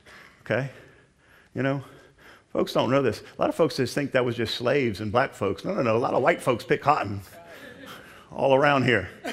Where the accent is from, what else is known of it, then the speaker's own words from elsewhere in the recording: Metairie, Louisiana, United States; I grew up in Metairie, Louisiana, down there by New Orleans. My dad grew up in the downtown New Orleans area, went to Warren Easton High School.